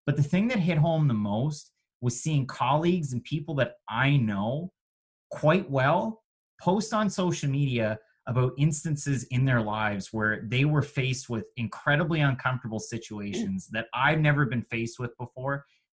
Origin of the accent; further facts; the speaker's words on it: Canada; A, appreciate it, but B, I'm Canadian, John's American. The world's a lot different between our two countries.